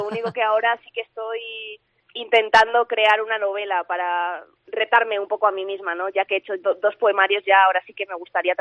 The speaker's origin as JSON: {"language": "Spanish", "town": "León", "region": "Castile and León", "country": "Spain", "also_born_or_lived": "Madrid", "moved": "as an adult", "said": "yo soy de aquí de León, pero me fui a estudiar a Madrid, periodismo."}